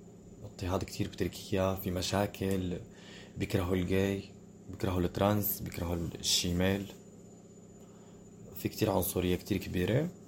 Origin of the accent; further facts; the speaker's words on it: Syria; also born or lived in Turkey; now in France; ، عمري 31 سنة، الأصل سوري، جيت من سوريا على تركيا ومن تركيا على فرنسا، وصل لي هون تقريبا 5 سنوات.